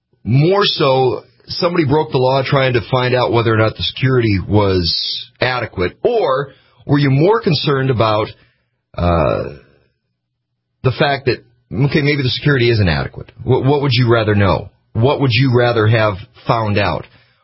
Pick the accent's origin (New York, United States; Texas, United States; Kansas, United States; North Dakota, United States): North Dakota, United States; Fargo; It's not my bias, not from growing up in Fargo, but it's something that's there